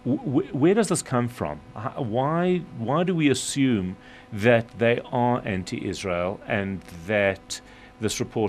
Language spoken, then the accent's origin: English; South Africa; I can't vote because I'm not American. Does that make America a discriminatory country and discriminating against Africans because I'm a South African?